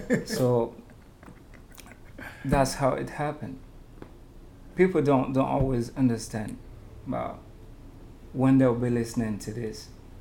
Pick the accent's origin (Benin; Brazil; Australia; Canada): Benin; English is a second language; I grew up in Benin. Benin is like a French country. So the main language in my country is French.